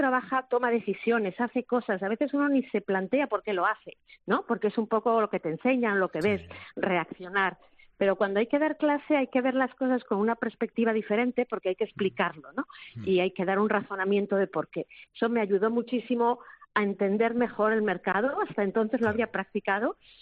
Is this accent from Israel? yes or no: no; Zaragoza, Aragon, Spain; Yo estudié químicas en la Universidad de Zaragoza, soy de Zaragoza.